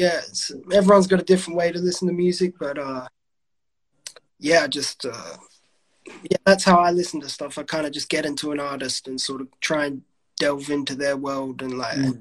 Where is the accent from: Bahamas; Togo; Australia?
Australia; Adelaide, South Australia; I'm from Adelaide, South Australia.